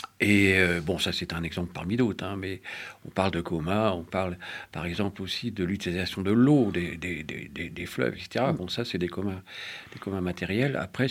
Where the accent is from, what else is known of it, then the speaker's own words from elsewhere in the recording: Normandy, France; also born or lived in Tours / Var; moi qui ne suis pas d'Iwa d'origine, justement, j'en avais déjà entendu parler, y compris en Normandie, ma région d'origine, ou à Tours ou dans le Var où j'ai vécu.